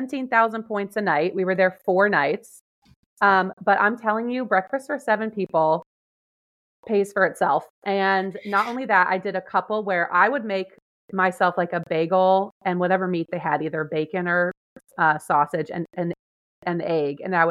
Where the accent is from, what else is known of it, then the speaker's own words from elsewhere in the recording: Florida, United States; I was born and raised in Florida, but I have never seen one.